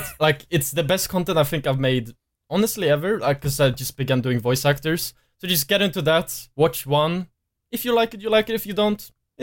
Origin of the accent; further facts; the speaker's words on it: Sweden; first language Swedish; English is a second language; I think my English, unironically, is sometimes better than my Swedish, like my native language